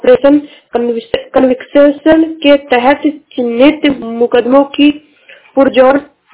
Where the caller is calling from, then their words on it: Uttar Pradesh, India; मैं जिला सरावस्ती से हूँ।